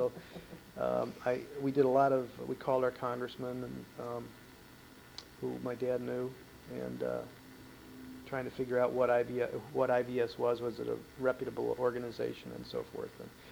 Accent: Hamburg, New York, United States; also born or lived in Jamestown; I went to high school at a place called Hamburg, New York, outside of Buffalo.

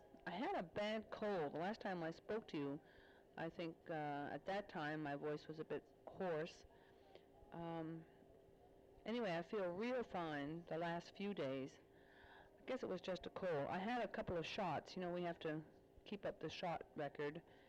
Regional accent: United States; everybody kind of gapes at you because you're an American to begin with. But being an American female is something else again, because there's so few over right in this area.

